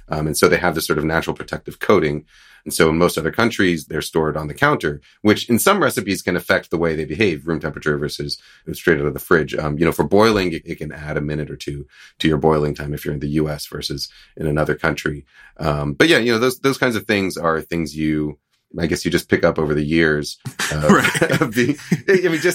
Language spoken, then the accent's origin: English; East Coast, United States; Well, I grew up in the East Coast